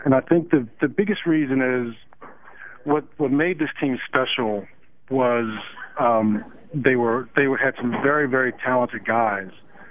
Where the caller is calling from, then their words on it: Foxborough, Massachusetts, United States; I'm calling you from Gillette Stadium. I hope I'm still allowed on the air, but I'm in Gillette Stadium.